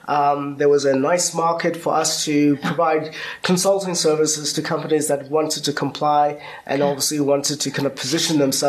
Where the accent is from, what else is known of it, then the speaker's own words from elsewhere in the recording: United Kingdom; So my time in the UK, you know, was an interesting time. I grew up in the Margaret Thatcher era.